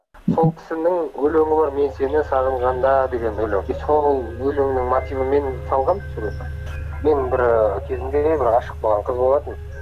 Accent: Kazakhstan; now in Almaty, Kazakhstan; Мен кичкентай кезде ауылда өстүм го, ошентип экен. Потом осу Алматыга мектеп окуган кезде көчүп келдик. То есть мен ауылда да болдум кичкентай кезде, и кийин калада да өсүп кеттим. Калада билем, ауылда билем.

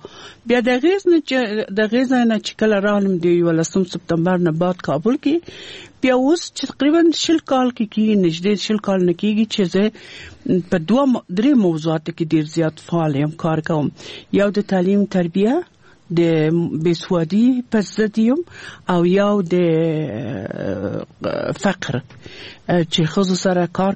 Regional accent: Afghanistan; زه یو افغان یم

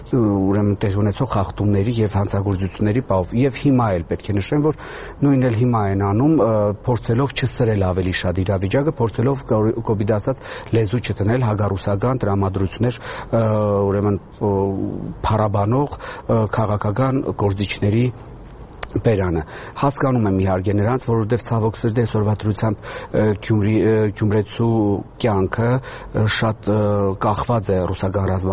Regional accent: Gyumri, Shirak, Armenia; Որպես գյումրեցի

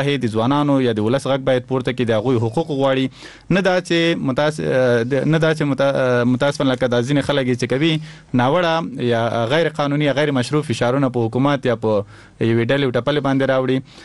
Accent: Paktia, Afghanistan; موږ د پکتیا دی ولسونو غږ اوچت ک

